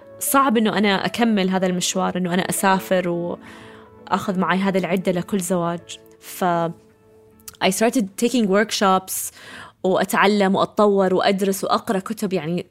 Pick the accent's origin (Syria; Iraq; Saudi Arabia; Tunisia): Saudi Arabia; also born or lived in United States; قلت لهم أنا السعودية. فقالوا لا، إحنا نبغى هذه الوظيفة فقط للأجانب، تكون جنسيته أمريكية. فقلت لهم طب أنا مولودة في أمريكا وعندي جنسية أمريكية.